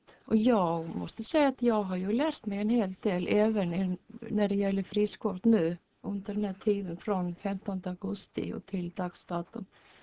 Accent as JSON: {"language": "Swedish", "town": "Reykjavik", "region": "Capital Region", "country": "Iceland", "tie": "born or raised there", "said": "Ja, förutsättningarna finns i alla fall eftersom jag är född och uppväxt i Reykjavik."}